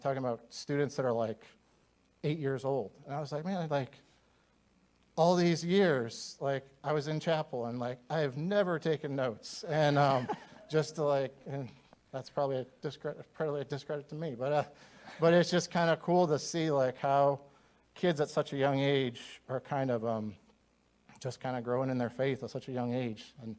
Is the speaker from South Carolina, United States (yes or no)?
no; Owensboro, Kentucky, United States; now in Indiana, United States; I'm from Owensboro, so we like to say that it kind of spread a little bit across state lines.